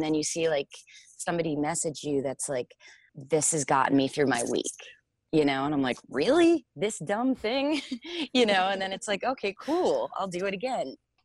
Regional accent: Asbury Park, New Jersey, United States; You know, I'm from Asbury Park, New Jersey, and I have stayed away from the Jersey Shore sound, I thought, with like a 10-foot pole.

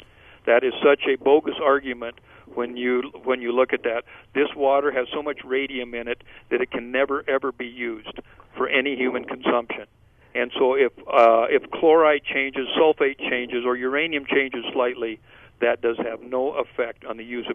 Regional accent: Dewey, South Dakota, United States; I was raised in Dewey. My ranch consists of the Cheyenne River running 3 miles through it.

